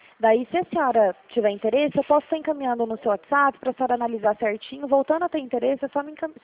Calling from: São José dos Campos, São Paulo, Brazil; Eu falo aqui de São José dos Campos.

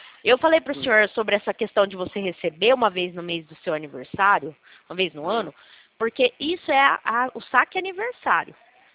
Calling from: São Paulo, Brazil; Eu falo aqui do estado de São Paulo.

